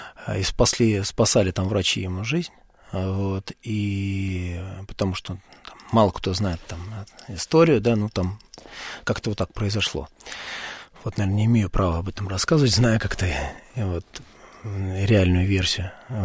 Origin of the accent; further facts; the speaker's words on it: Moscow, Russia; born there; я грузин, который родился в Москве